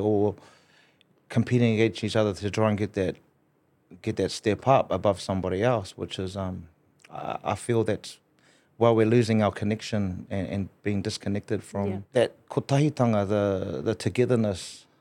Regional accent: Hastings, Hawke's Bay, New Zealand; now in Australia; Although my roots began there on my grandmother's side, my father's side. But I was born and bred in Hastings, a little place called Flaxmere. And then made my way over here.

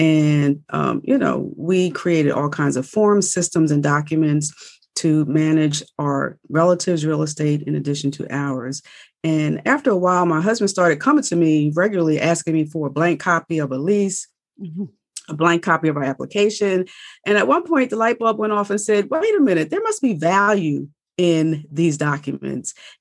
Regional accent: Philadelphia, Pennsylvania, United States; We're from Philadelphia, Pennsylvania.

